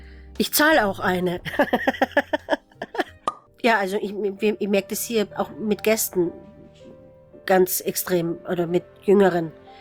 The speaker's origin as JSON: {"language": "German", "region": "Styria", "country": "Austria"}